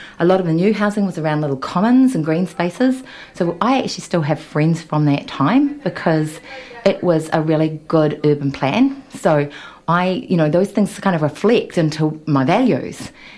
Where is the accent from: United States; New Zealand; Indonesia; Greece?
New Zealand; Auckland; Okay, so I grew up in Freemans Bay, and so my connection with this area is really strong.